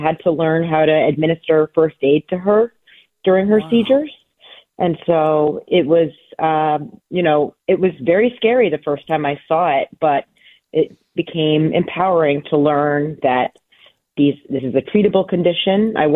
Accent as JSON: {"language": "English", "town": "Hartford", "region": "Connecticut", "country": "United States", "tie": "born there", "said": "Yeah, so, I was born in Connecticut at Hartford Hospital, the same place where I'm working now."}